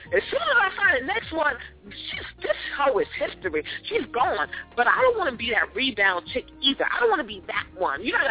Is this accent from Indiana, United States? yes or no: no; Bronx, New York, United States; now in West Palm Beach, United States; I came a long way from the South Bronx. I'm all the way down here in West Palm Beach, Florida.